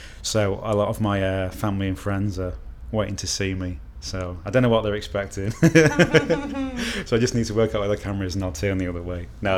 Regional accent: Chester, North West England, United Kingdom; It was great, because it's a nice, you know, it's a city, but it's a small city, and it's very picturesque

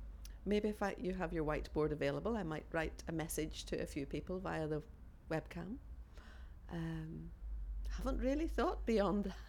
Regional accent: Northern Ireland, United Kingdom; My age is 59 and I'm from Northern Ireland.

